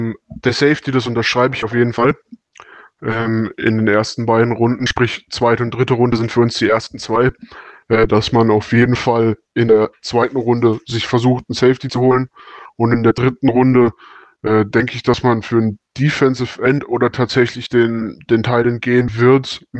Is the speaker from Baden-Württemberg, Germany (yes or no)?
yes; Karlsruhe, Baden-Württemberg, Germany; Also ich komme aus Karlsruhe und aus einem Ami-Viertel, also damaliges Ami-Viertel. Und da waren viele Amerikaner